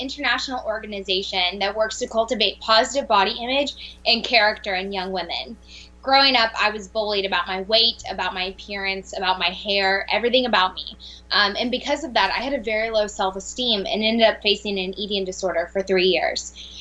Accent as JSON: {"language": "English", "region": "Georgia", "country": "United States", "said": "I am from Georgia, so pageantry is pretty big here."}